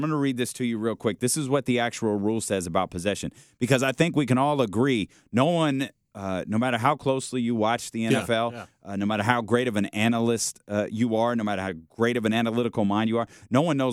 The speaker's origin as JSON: {"language": "English", "town": "Oakland", "region": "California", "country": "United States", "said": "I'm really from Oakland, though."}